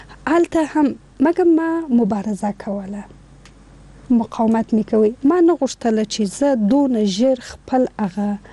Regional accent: Afghanistan; زه افغان یم

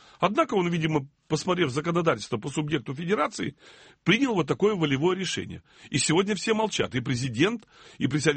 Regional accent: Saint Petersburg, Russia; Мы сегодня, петербуржцы, оказались в кольце блокады.

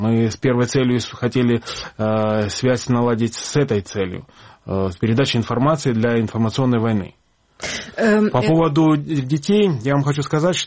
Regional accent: Krasnyi Luch, Luhansk Oblast, Ukraine; я Красный Луч, это Украина

